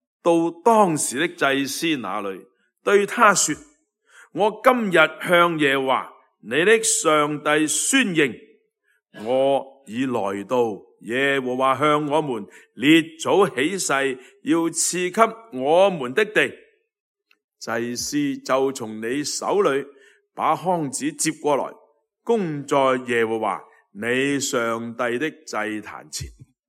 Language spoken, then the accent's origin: Cantonese; China; 咁你同我哋中国人呢，过年都係好重要